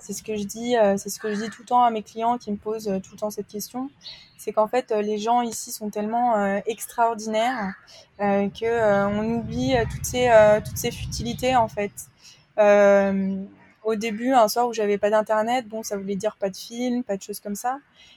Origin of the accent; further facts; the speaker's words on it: France; j'ai été élevée en France avec des valeurs françaises